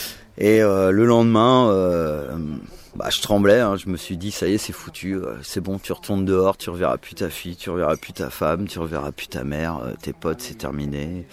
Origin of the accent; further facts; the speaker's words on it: Nantes, Pays de la Loire, France; à Nantes, parce que je suis de Nantes.